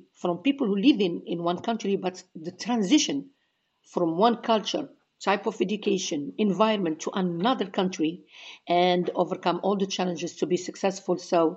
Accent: Morocco; English is a second language; I am from Morocco.

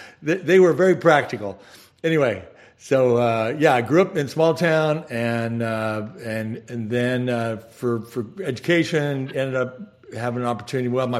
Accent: Farmington, New Mexico, United States; Actually, I grew up in a small town in northern New Mexico called Farmington, New Mexico. It's near the Four Corners.

